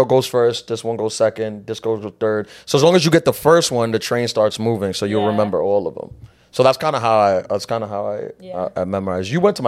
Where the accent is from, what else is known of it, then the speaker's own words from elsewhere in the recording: New York City, New York, United States; Yeah, so that was the thing, because I'm from New York. I started here, born and raised here, started comedy here.